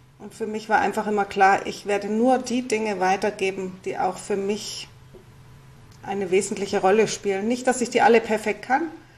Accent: Munich, Bavaria, Germany; ich bin eben in München aufgewachsen

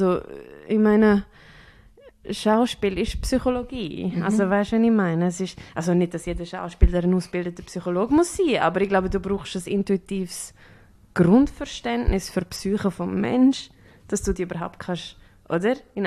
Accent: Switzerland; ich komme aus der Schweiz, oder? Und ich komme nicht aus einer Künstlerfamilie.

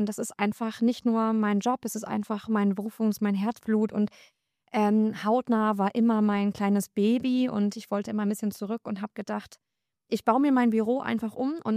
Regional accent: Brakel, North Rhine-Westphalia, Germany; ich bin jetzt 30 Jahre alt, komme aus Brakel

